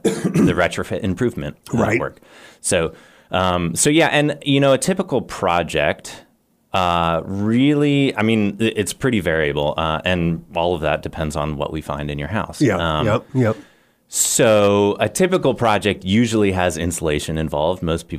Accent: Indiana, United States; now in Radford, United States; Well, so I grew up in Indiana and made my way here.

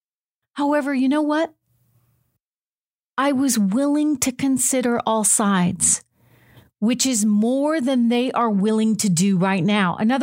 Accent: United States; But hey, look, I'm an American. And last I checked, I still have a First Amendment. We Americans, we care about truth.

